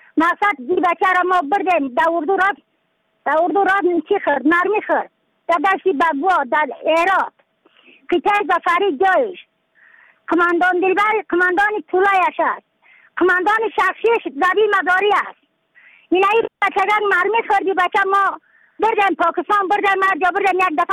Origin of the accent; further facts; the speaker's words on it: Afghanistan; از بدخشان هستم، مرکز بدخشان